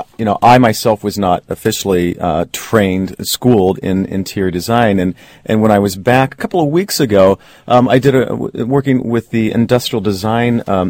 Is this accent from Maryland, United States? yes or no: no; Broadlands, Illinois, United States; I consider Champaign, Urbana, you know, my hometown, the whole community, originally from Broadlands, that's the address.